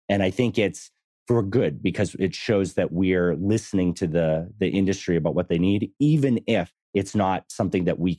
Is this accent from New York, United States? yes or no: no; Massachusetts, United States; now in Texas, United States; I grew up in Massachusetts. I live in Texas now.